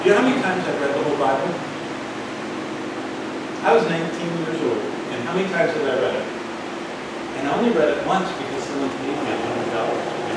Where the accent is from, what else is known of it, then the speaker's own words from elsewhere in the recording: Michigan, United States; born there; also born or lived in South Carolina / Georgia / Los Angeles / Rhode Island; now in Colorado, United States; I was born in Michigan. I went to school in South Carolina. I pastored in Georgia. Then I pastored in Los Angeles.